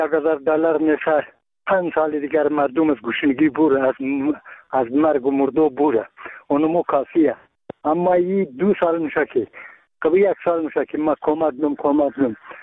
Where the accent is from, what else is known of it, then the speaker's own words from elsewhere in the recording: Bamyan, Afghanistan; ما یک تن از بامیانیم.